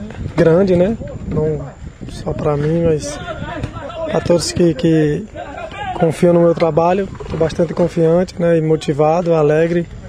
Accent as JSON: {"language": "Portuguese", "town": "Poço Verde", "region": "Sergipe", "country": "Brazil", "tie": "born or raised there", "said": "Sou natural de Poço Verde, Sergipe, né? Tenho 32 anos"}